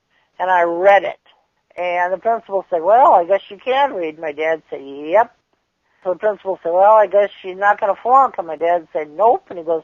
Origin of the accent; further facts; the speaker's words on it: St. Louis, Missouri, United States; Well, I was born in St. Louis. I was a child of the 50s. I grew up in the 50s.